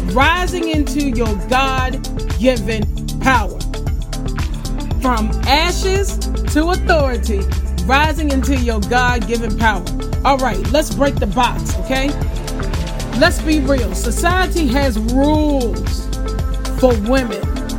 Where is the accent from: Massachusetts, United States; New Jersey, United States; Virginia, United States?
Virginia, United States; Farmville; Not only are we at the Williamsburg Bazaar, but we're also in my hometown of Farmville, Virginia at the Blake & Gray Company.